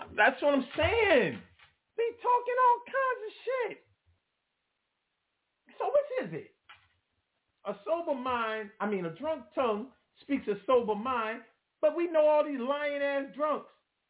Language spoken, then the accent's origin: English; Detroit, Michigan, United States; Back then I'm from Detroit, so you know, I mean, I grew up being a pimp.